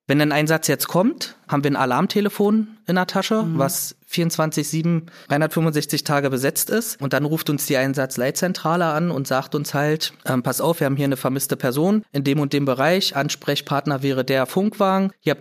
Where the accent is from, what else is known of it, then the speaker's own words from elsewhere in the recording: Berlin, Germany; Wir als Berliner